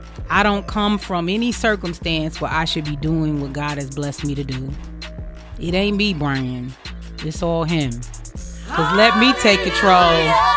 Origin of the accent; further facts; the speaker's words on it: Atlanta, Georgia, United States; I'm excited to be partnering with Clark Atlanta University at my hometown, Atlanta.